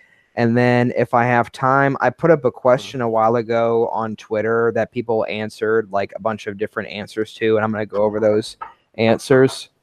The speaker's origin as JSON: {"language": "English", "town": "Detroit", "region": "Michigan", "country": "United States", "said": "Okay, I am from Detroit originally, and I've been in some shitty places."}